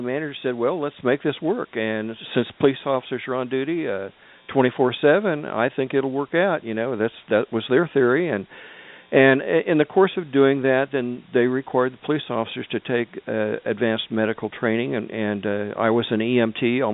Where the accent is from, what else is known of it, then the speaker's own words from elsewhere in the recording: Wichita, Kansas, United States; So I ended up going down to I was from Wichita at the time, but I went down to Arkansas City, Kansas.